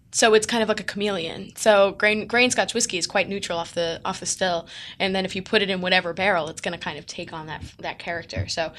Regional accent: New York, United States; Yeah, I'm from New York, so that would be a great.

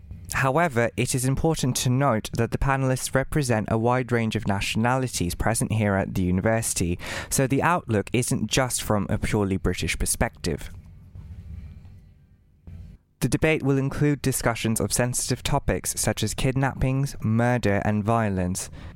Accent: Bangladesh; I am from Bangladesh

